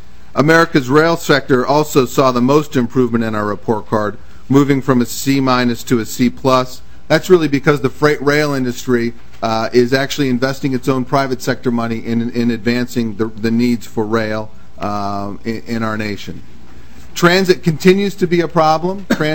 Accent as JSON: {"language": "English", "town": "Los Angeles", "region": "California", "country": "United States", "tie": "born or raised there", "moved": "as an adult", "lives_now": "Washington, United States", "said": "I grew up in Los Angeles, where we were number one for a long time. Finally, 25 years after being in D.C., I'm back to number one."}